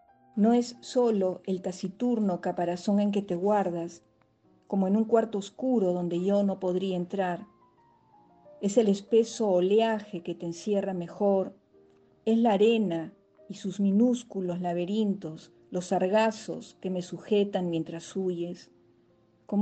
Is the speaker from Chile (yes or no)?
no; Peru; soy peruana